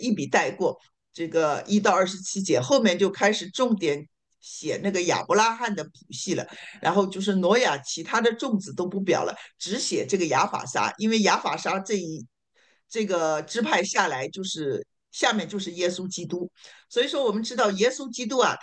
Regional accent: China; 其他的我们中国人，我都不知道我的祖先是谁哈。

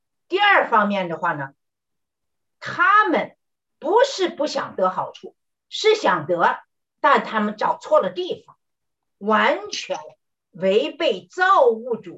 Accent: Henan, China; 特别是在我的老家河南

